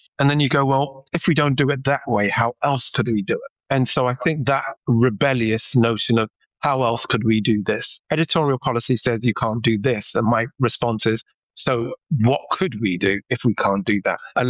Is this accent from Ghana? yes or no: yes; Ghana; I grew up in Ghana